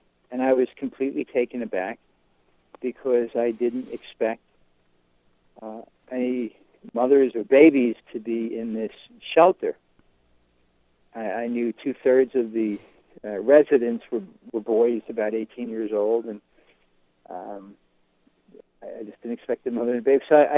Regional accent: New York, United States; because I grew up on Long Island, and my parents, God bless them, they were both married longer than 66 years

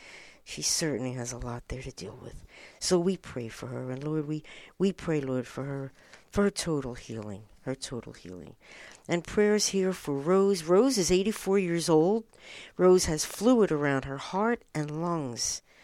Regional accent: Philadelphia, Pennsylvania, United States; Now, I'm from Philadelphia

